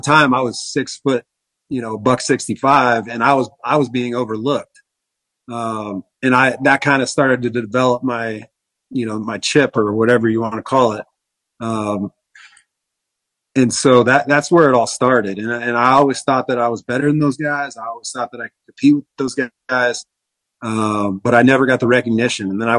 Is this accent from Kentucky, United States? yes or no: no; Tucson, Arizona, United States; And so we had a spring training game in Tucson, actually my hometown.